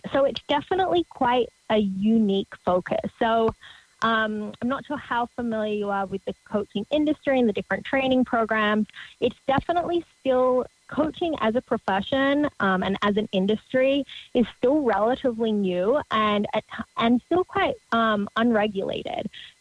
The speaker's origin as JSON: {"language": "English", "country": "Australia", "tie": "born or raised there", "moved": "as an adult", "lives_now": "United States", "said": "You might be able to tell from my crazy accent that I grew up down under in Australia. So I'm not from this part of the world, but moved to America about 4 years ago."}